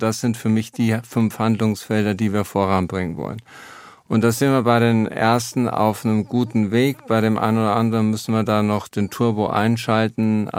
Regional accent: Bavaria, Germany; Ich bin in der Nähe von Grafenwöhr aufgewachsen, das stimmt

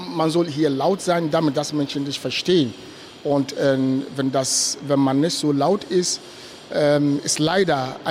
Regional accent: Ghana; moved away as an adult; now in Germany; Ich bin ursprünglich aus Ghana nach Deutschland gekommen, um zu studieren.

